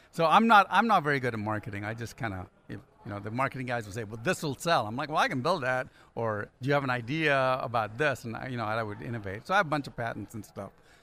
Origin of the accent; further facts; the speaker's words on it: Ghana; also born or lived in Sudan; growing up in Africa because I was born in Ghana, but then we lived in Sudan, right on the edge of the Sahara Desert for about 9 years.